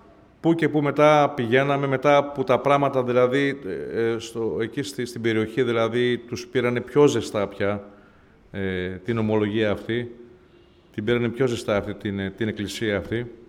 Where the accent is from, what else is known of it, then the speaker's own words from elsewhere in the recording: Pefki, Central Greece, Greece; είμαι από τη Βόρεια Εύβοια καταγωγή, είμαι από το Πευχή.